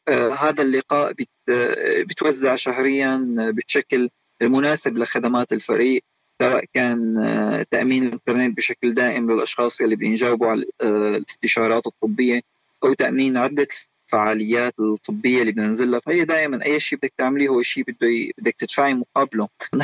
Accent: Syria; أنا من المواطنين السوري اللي بهني نفسي إني كمواطن سوري

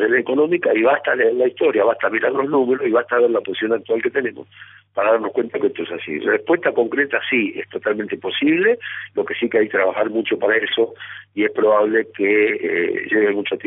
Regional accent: Argentina

